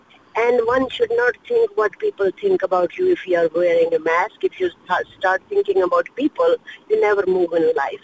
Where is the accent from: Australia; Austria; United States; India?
India; I am from India, and last two weeks, 8 of my classmates, all doctors, and I'm a doctor here, they died.